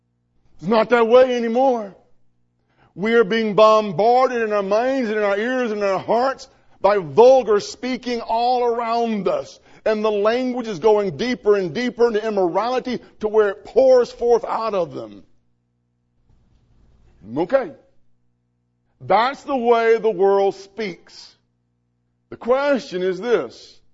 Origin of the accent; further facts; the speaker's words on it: Mississippi, United States; I can remember growing up in Mississippi.